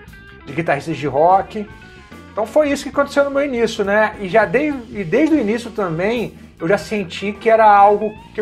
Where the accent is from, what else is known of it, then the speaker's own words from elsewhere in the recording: Cabo Frio, Rio de Janeiro, Brazil; Eu sou de Cabo Frio, que é uma cidade litorânea aqui no Rio de Janeiro, né? Aquela região dos lagos, Cabo Frio, Búzios, Arraial do Cabo, muito bonita.